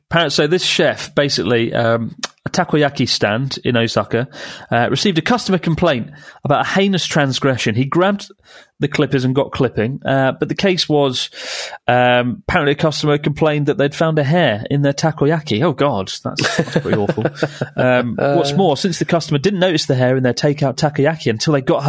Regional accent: United Kingdom; I'm British.

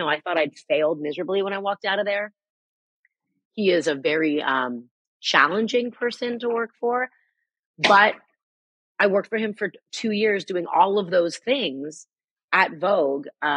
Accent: Toronto, Ontario, Canada; my good friend from summer camp growing up in Toronto

